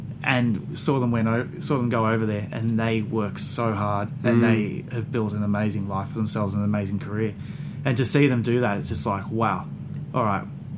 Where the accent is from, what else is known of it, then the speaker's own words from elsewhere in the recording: Australia; I'm an artist from Australia. I'm traveling the world